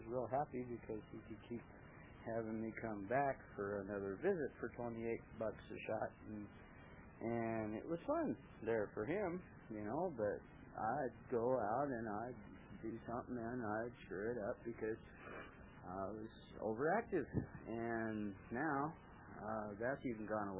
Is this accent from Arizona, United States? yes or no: yes; Phoenix, Arizona, United States; now in Springerville, United States; I'm from Phoenix. I come up here, 15 years ago. Springerville now.